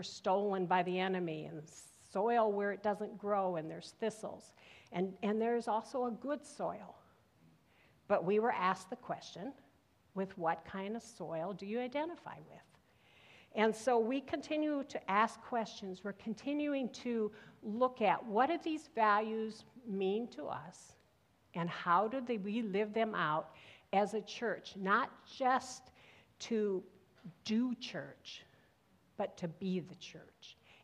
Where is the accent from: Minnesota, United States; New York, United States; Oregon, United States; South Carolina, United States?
Minnesota, United States; An interesting place to stop and listen is in where I grew up in Minnesota.